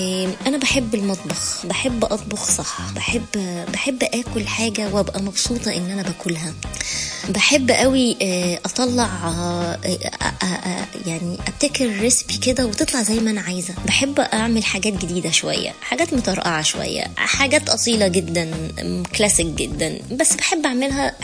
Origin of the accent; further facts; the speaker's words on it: Egypt; انا زوجة مصرية اصيلة جدا